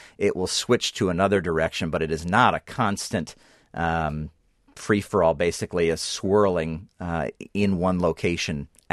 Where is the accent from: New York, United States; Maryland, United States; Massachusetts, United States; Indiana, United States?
New York, United States; I grew up on Long Island, and out on Long Island, the storms would march eastward from New Jersey